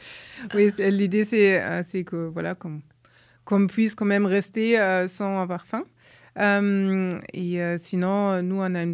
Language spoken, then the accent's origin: French; Germany; parce que je suis allemande.